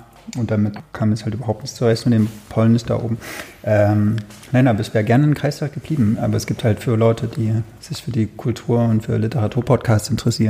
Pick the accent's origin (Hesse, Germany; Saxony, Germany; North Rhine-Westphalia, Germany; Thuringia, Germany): Saxony, Germany; also born or lived in Greifswald, Germany; Ich habe auch einen Migrationshintergrund, komme aus Sachsen.